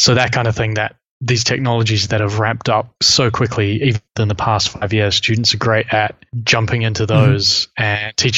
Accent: New Zealand; now in London, United Kingdom; I'm an industrial designer. I'm originally from New Zealand, but I'm now based in London.

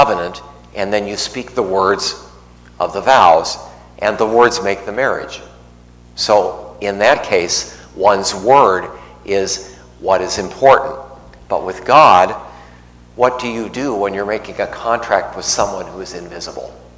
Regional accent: Los Angeles, California, United States; I'm from Los Angeles, sorry. I didn't grow up with sheep.

